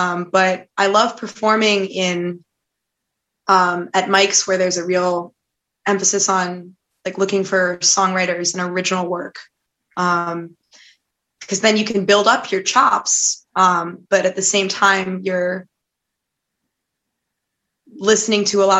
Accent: Baltimore, Maryland, United States; I lived in other places. Like I'm from Baltimore. I went to college in Pittsburgh.

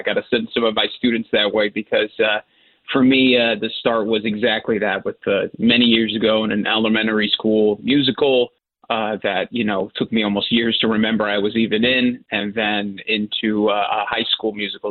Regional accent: Danbury, Connecticut, United States; moved away; also born or lived in Zurich, Switzerland / Oxford, Connecticut; I was born in Zurich, Switzerland, and we moved to Danbury, Connecticut when I was about 4 years old.

